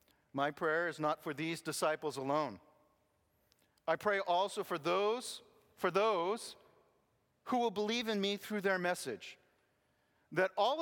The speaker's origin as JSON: {"language": "English", "country": "United States", "tie": "born or raised there", "said": "There's probably no more awkward experience, at least growing up in America, at least for me."}